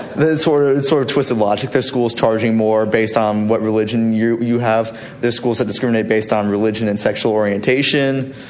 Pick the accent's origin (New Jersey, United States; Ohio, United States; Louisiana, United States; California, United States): Louisiana, United States; Baton Rouge; lives 25 minutes away from where I grew up in Baton Rouge.